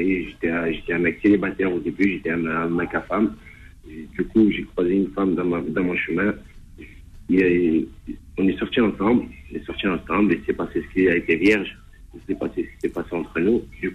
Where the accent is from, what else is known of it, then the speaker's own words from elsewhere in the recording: Saint-Étienne, Auvergne-Rhône-Alpes, France; Et tout ça, moi je suis de Saint-Etienne, j'ai été transféré à Villefranche.